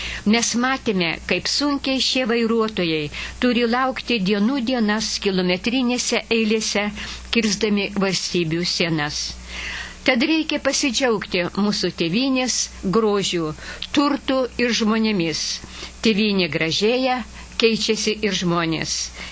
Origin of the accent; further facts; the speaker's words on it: Pakruojis, Šiauliai County, Lithuania; Pakruojus yra mano tėviškės vieta